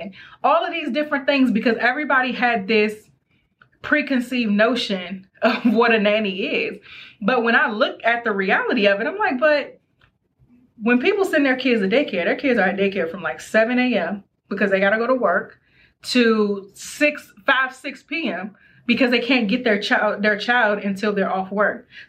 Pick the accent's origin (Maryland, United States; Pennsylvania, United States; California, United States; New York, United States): Maryland, United States; I'm from Maryland. I gotta eat my crabs.